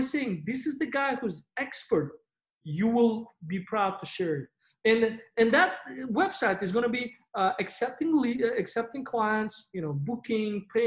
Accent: Uzbekistan; Look, you're from Uzbekistan, I'm from Uzbekistan.

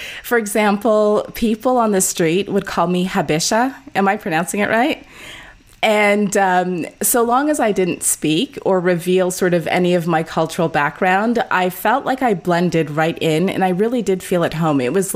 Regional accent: Toronto, Ontario, Canada; also born or lived in Trinidad and Tobago / France; So I was born and raised in Canada, in Toronto. My family is from Trinidad and Tobago. I lived in Trinidad for 2 years as a baby, so I don't have strong memories.

